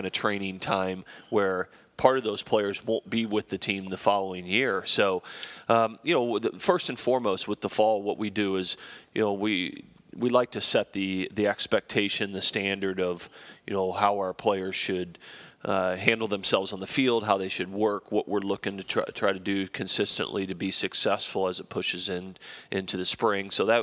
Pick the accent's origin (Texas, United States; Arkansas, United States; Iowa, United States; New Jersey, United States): Iowa, United States; Council Bluffs; We followed the Kansas City Royals. Kansas City was just a couple hours south of us, and so that was our team.